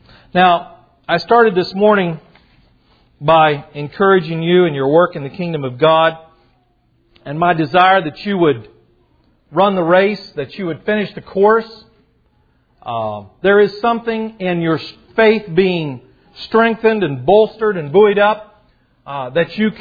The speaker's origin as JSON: {"language": "English", "region": "Kentucky", "country": "United States", "tie": "born or raised there", "said": "You know, I remember as a boy growing up in Kentucky in 1968, I would have been 13 years old."}